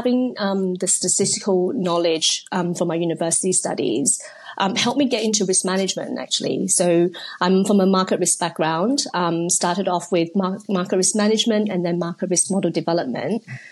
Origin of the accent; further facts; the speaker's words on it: Australia; also born or lived in China; now in United Kingdom; I was born in China. I grew up in Australia and now I currently work in the UK.